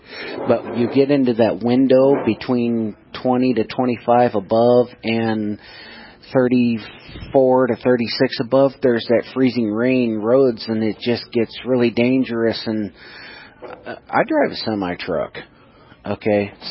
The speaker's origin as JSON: {"language": "English", "region": "Washington", "country": "United States", "said": "Washington State."}